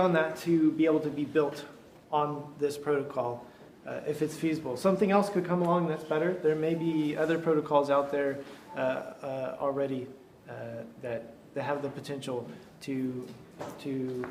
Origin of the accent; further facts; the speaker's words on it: Texas, United States; I was born and raised in Texas, so the Yagni thing that Sven pointed out, we would say, y'all ain't gonna need that.